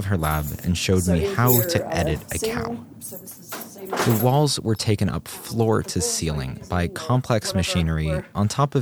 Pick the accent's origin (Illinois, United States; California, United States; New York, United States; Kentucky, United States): California, United States; Despite being a Californian myself, I was anxious to get indoors.